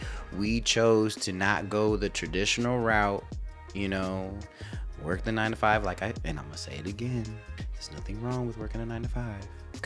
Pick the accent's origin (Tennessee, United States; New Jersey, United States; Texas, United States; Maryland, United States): Tennessee, United States; Clarksville; growing up in Clarksville, mm-hmm. and I grew up here too as well